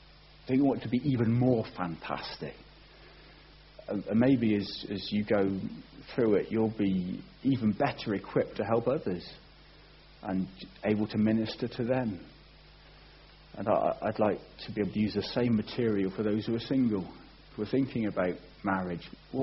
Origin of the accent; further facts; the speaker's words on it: England, United Kingdom; Again, as English people, we are so hopeless at being able to relate to crises like that.